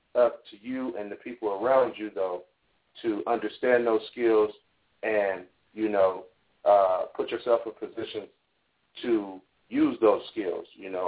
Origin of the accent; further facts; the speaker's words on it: East Palo Alto, California, United States; I actually grew up in East Palo Alto. For those, if any of the kids are from the Bay Area, they've heard of that city